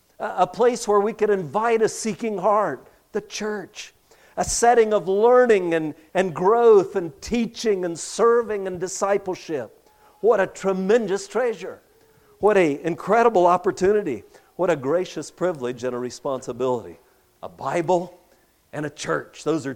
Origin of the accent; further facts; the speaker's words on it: California, United States; born there; moved away as an adult; now in Ellensburg, United States; As I said, I was born in California, and Melanie and I lived 8 years in California, and then 25 years ago moved up to central Washington.